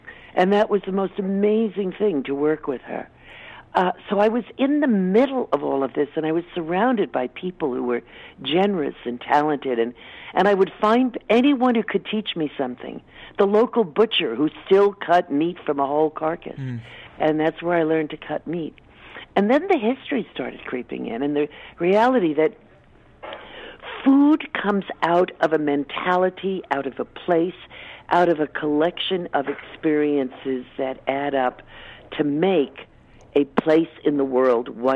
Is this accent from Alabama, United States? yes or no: no; New York, United States; I was born and raised just outside of New York City. Couldn't wait to move into the city.